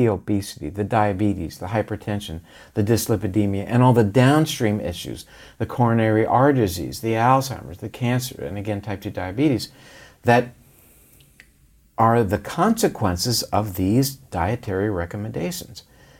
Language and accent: English; Florida, United States; We did drink a lot of orange juice growing up in Florida.